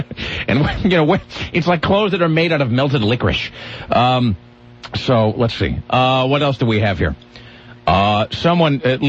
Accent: Kennewick, Washington, United States; Now, you know, I'm from the Tri-Cities. From Kennewick.

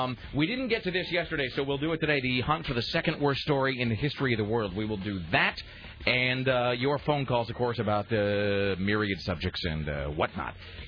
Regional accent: Kennewick, Washington, United States; which spans the Columbia River, my hometown of Kennewick.

